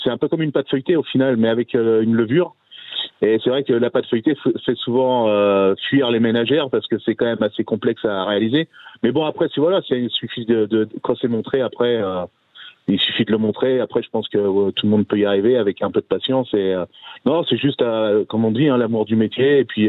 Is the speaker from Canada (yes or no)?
no; Normandy, France; J'y vais dimanche, j'y vais, parce que moi, je suis normand.